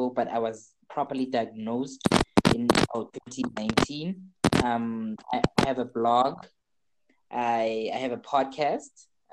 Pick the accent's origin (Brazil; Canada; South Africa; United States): South Africa; I'm from South Africa. I'm a final year student at the University of Johannesburg, which is located in South Africa. I'm a homosexual man.